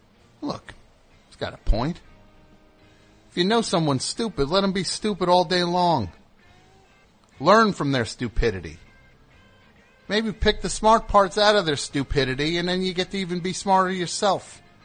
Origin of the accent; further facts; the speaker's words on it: Williamsburg, Virginia, United States; Yeah, I'm from Williamsburg, Virginia.